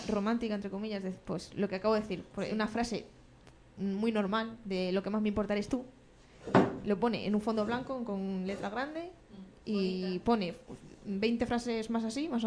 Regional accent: Extremadura, Spain; Menos en Extremadura, así que cuando iré a mi pueblo me pondré así, como un tomate.

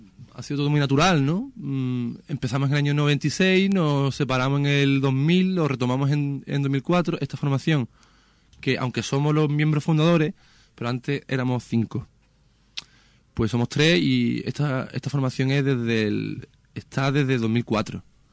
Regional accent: Marchena, Andalusia, Spain; Somos de Marchena, que es un grupo de... Es un pueblo de Sevilla. Pero vamos, sí, venimos de Sevilla.

